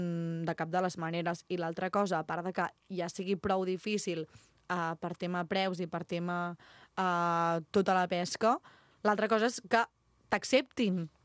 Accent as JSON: {"language": "Catalan", "town": "Vilafranca del Penedès", "region": "Catalonia", "country": "Spain", "tie": "born or raised there", "said": "nosaltres, com a mínim, tenim bastanta sort de ser de Vilafranca de tota la vida"}